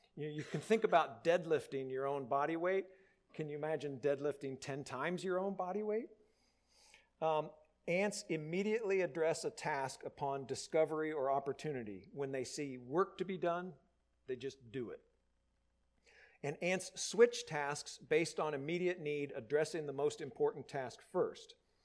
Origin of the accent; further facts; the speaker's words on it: Indiana, United States; I grew up on Lake Freeman, and my grandfather had a cottage pretty close to where my mom and dad's house was.